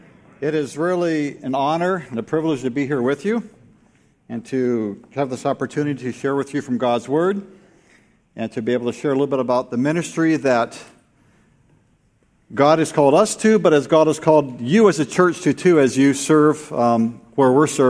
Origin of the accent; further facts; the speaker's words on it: Brazil; I was actually born in Brazil. I grew up in Brazil. My mom is from Triple Falls. My dad is from England. They met in Pennsylvania. And I was born in Brazil.